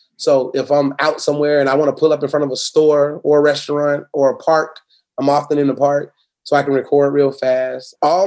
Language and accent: English; Naples, Florida, United States; Yeah, born and raised in Florida. Never want to leave it. I hope and pray that I can handle all my business out of Naples, Florida.